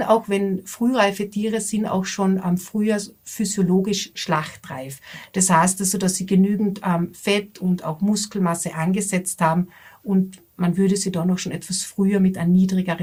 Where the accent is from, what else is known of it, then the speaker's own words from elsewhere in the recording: Austria; bei uns in Österreich ist eben auch so